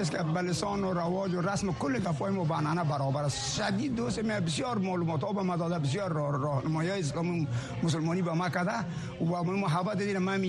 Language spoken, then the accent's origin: Persian; Kabul, Afghanistan; now in United States; من از کابل هستم، از چاردی کابل انجینیر هستم. مدت 6 سال میشه که من در اینجا آمدیم، در ویرجینیا.